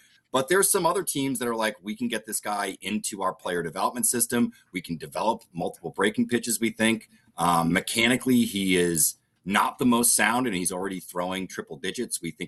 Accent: Taunton, Massachusetts, United States; And I'll be back in my hometown of Taunton, Massachusetts next week

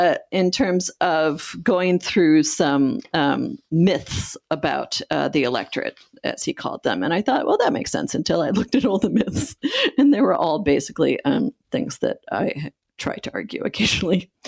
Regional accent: Michigan, United States; at the same time that white women flipped all of the top positions in Michigan, my home state, I was pretty excited.

